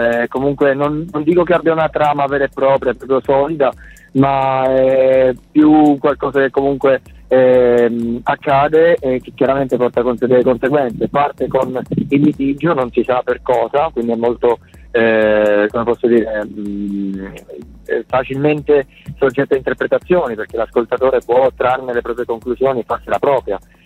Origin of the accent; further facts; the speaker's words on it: Pescara, Abruzzo, Italy; da pescarese vi voglio bene